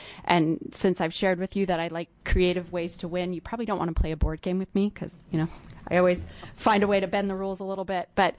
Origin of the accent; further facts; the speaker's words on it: Oregon, United States; You know, I'm from Klamath County, so I really, really like Southern Oregon wines.